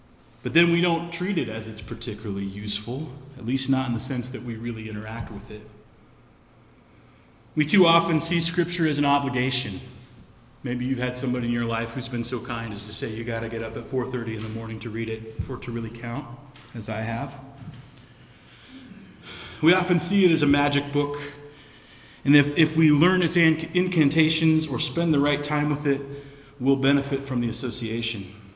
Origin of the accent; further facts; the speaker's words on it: Kansas, United States; I grew up in Kansas in the 1980s, and in about as evangelical a situation as you could be in and still call it Quaker.